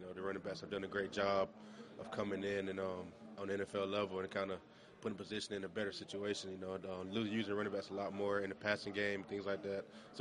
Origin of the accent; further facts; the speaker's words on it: Georgia, United States; but I'm from Georgia, obviously, so I was always big on just Georgia sports.